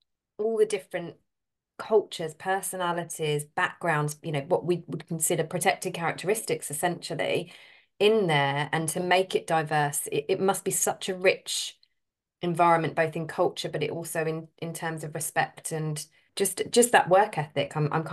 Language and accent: English; Shoeburyness, East of England, United Kingdom; so I'm from Essex near South End, grew up in Shoebury and all this kind of area.